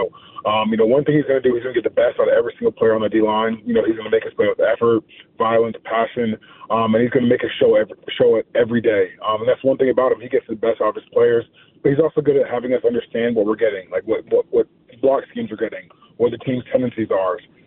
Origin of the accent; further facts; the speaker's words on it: Coppell, Texas, United States; just growing up in Coppell and then having a career where I haven't played in Dallas since high school